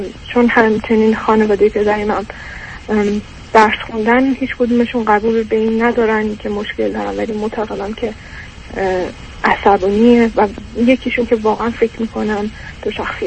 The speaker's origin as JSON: {"language": "Persian", "country": "Iran", "tie": "born or raised there", "moved": "as an adult", "lives_now": "Europe", "said": "من 32 سالمه، توی یک کشور اروپایی به دنیا اومدم، تا 8 سالگی اونجا بودم و بعد پدر مادرم تصمیم میگیرن برگردن ایران و من سن 23 سالگی بعد از اینکه لیسانس هم تموم شد دوباره برگشتم توی کشور اروپایی"}